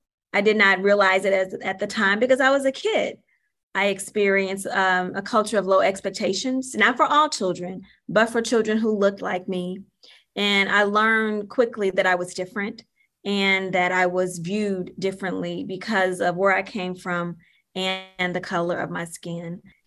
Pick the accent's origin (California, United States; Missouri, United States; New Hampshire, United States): Missouri, United States; St. Louis; I grew up in St. Louis City. And if you know anything about St. Louis, one of our questions when we become adults is where should you go to high school?